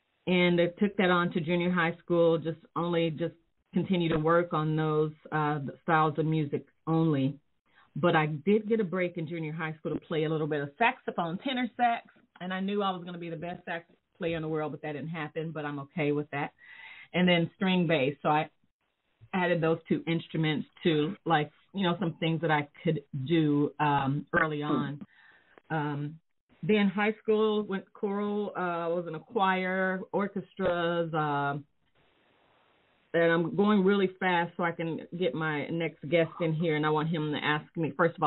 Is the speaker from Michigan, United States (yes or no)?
no; Kansas City, Kansas, United States; born there; I was born in Kansas City, Kansas, and grew up in a musical family.